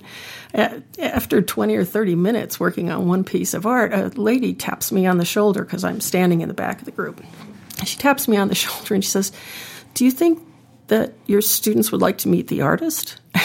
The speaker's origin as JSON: {"language": "English", "town": "Chicago", "region": "Illinois", "country": "United States", "tie": "born or raised there", "also_born_or_lived": "Colorado", "lives_now": "Baltimore, United States", "said": "I lived in Colorado. I grew up in Chicago, actually, and went to school there, and then moved to Colorado after I was married"}